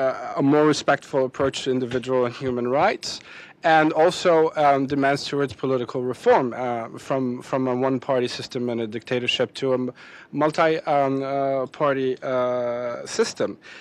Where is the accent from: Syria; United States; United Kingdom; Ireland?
Syria; I grew up in Syria